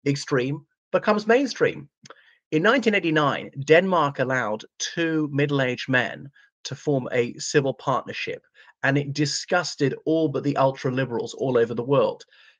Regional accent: Ireland; from Ireland.

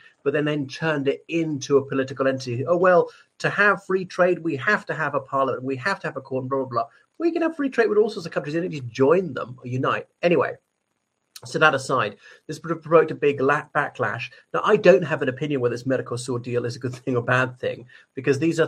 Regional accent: Ireland; o everybody … from Ireland.

